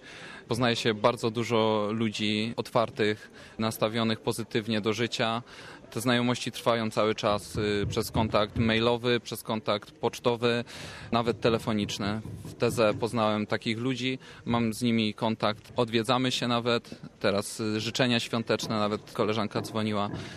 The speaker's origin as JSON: {"language": "Polish", "town": "Ruda Śląska", "region": "Silesian Voivodeship", "country": "Poland", "said": "Jesteśmy z Rudy Śląskiej."}